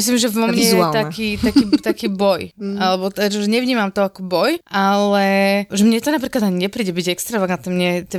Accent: Bojnice, Trenčín Region, Slovakia; a tak ja som z malého mesta, z Bojnic

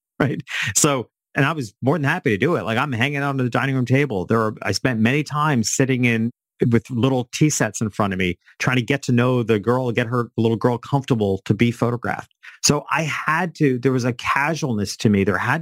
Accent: New York City, New York, United States; And I'm from New York City originally

